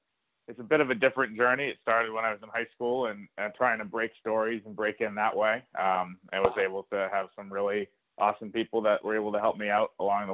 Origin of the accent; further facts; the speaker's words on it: Massachusetts, United States; I grew up in Massachusetts, so it was a perfect fit.